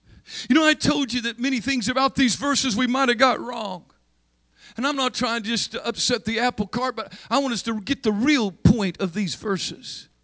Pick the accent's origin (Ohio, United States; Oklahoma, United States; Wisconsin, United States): Oklahoma, United States; Let me tell you, I was raised in Oklahoma, and we had an expression, oil mansions.